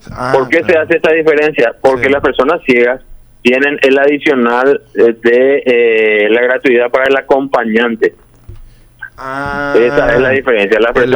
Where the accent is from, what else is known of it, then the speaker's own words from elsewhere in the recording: Paraguay; como funcionario de Senado y como ciudadano paraguayo